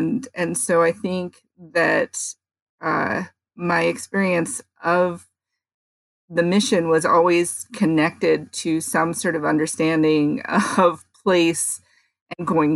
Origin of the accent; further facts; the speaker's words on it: San Francisco, California, United States; also born or lived in Daly City; Well, I grew up a little bit in Noe Valley. I grew up a little bit around Union Street, the Marina Pacific Heights area, actually, and a little bit in Daly City, where just on the edge of San Francisco